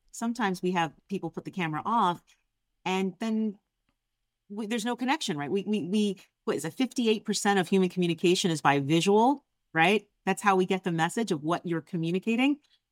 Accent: New Jersey, United States; You know, one of the things, I'm from Jersey. All right. So I talk with my hands.

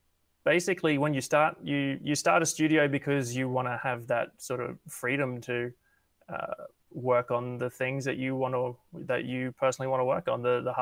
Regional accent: Brisbane, Queensland, Australia; I'm from Brisbane, but I was living in Sydney for 4 or 5 months working there

